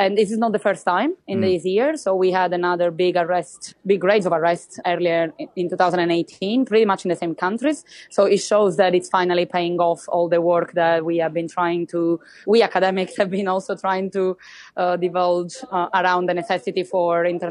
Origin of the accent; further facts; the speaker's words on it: Calabria, Italy; I don't live in Germany, so I don't know about the German situation. But I come from Calabria